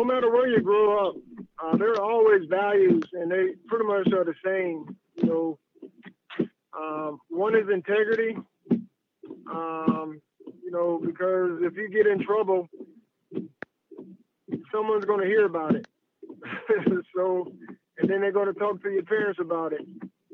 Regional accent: Thomasville, Georgia, United States; Well, as you mentioned, I'm from Thomasville, Georgia, and I've been blessed to have my parents there, both still living.

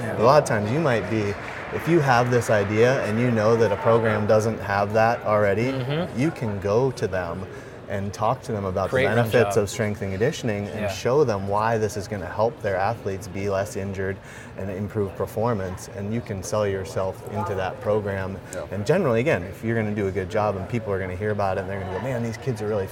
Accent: Vermont, United States; And I grew up in Vermont, that's where I'm originally from.

